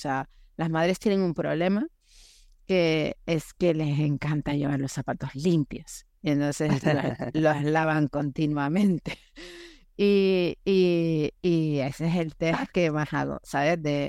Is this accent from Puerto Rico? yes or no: no; Germany; Soy alemana